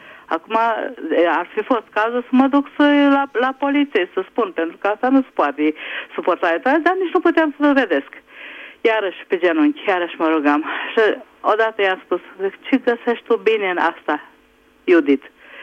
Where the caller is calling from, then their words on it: Budapest, Hungary; sunt din Budapesta